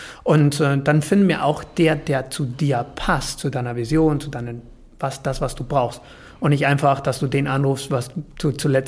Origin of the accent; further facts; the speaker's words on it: Argentina; German is a second language; moved away as an adult; now in Germany; auch als Argentinier durfte ich hier rüberkommen